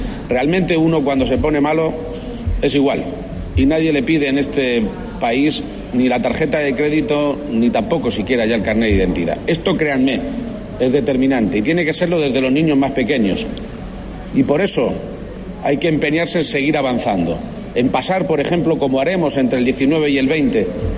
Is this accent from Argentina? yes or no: no; Spain; Somos españoles.